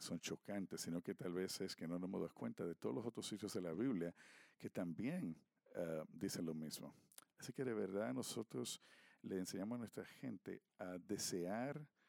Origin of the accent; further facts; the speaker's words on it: South Dakota, United States; Spanish is a second language; Yo soy del sur de Dakota